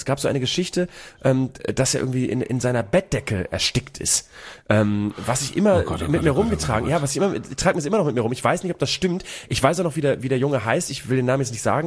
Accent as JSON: {"language": "German", "region": "Bremen", "country": "Germany", "tie": "born or raised there", "moved": "yes", "said": "bis ich aus Bremen raus war, bis 2005 oder sowas"}